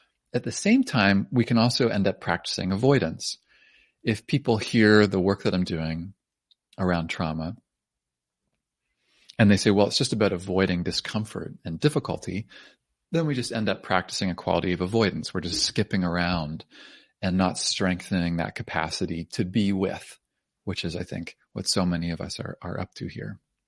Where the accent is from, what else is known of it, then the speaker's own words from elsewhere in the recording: Canada; partly as me and partly as a Canadian